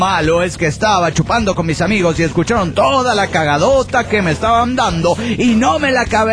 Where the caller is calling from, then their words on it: Cochabamba, Bolivia; desde Cochabamba, Bolivia.